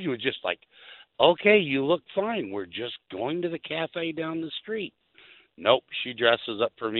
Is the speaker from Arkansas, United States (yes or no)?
yes; Arkansas, United States; I'm originally from Arkansas, raised by Southern parents